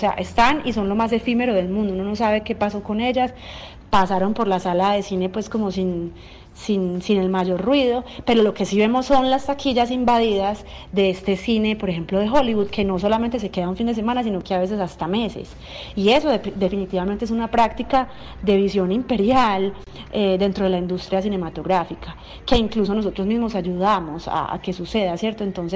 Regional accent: Medellín, Antioquia, Colombia; Yo soy de Medellín

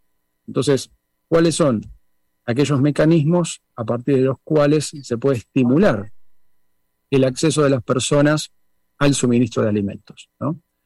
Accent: Argentina; en mi caso como argentino, se da esta paradoja

